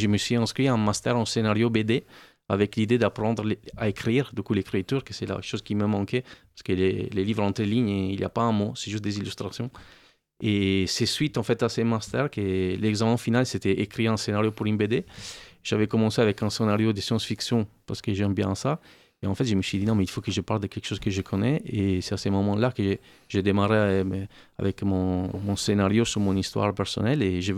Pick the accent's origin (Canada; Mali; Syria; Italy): Italy; now in Paris, France; moi je suis italien, entre italiens, en fait, on dit « sono charrette », on ne traduit pas « charrette ».